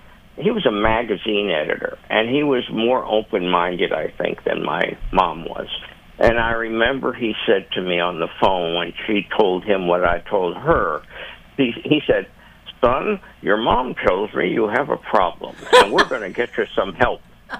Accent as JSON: {"language": "English", "town": "Manhattan", "region": "New York", "country": "United States", "tie": "born or raised there", "said": "when I was a kid and growing up in Manhattan in the early 60s"}